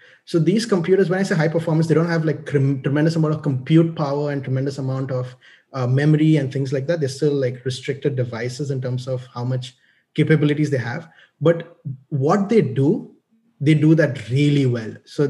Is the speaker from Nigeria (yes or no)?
yes; Nigeria; So growing up in Nigeria.